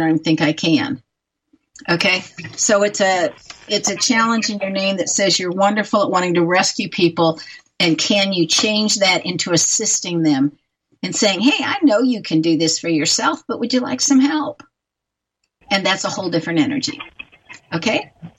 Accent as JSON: {"language": "English", "town": "San Diego", "region": "California", "country": "United States", "tie": "born or raised there", "said": "I grew up in San Diego, and my dad was a doctor, and he saw all kinds of things, and the number one thing he taught us was safety."}